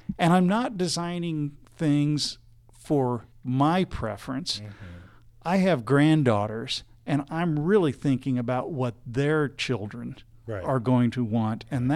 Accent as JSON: {"language": "English", "town": "Springfield", "region": "Missouri", "country": "United States", "said": "I'm from Springfield, Missouri."}